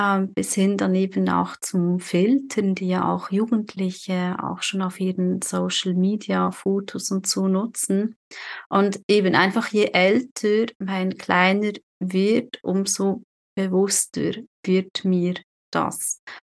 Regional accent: Switzerland; moved away as an adult; now in Chile; Also ich bin ja aus der Schweiz vor jetzt schon fast gut 3 Jahren, Wahnsinn, bin ich aus der Schweiz nach Chile ausgewandert, der Liebe wegen. Und nächstes Jahr wollen wir wieder zurückgehen in die Schweiz

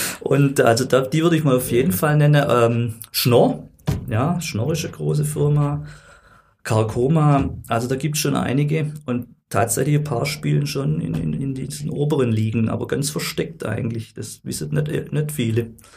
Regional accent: Stuttgart, Baden-Württemberg, Germany; Ja, ich bin ja gebürtiger Stuttgarter, ich muss da eh still sein.

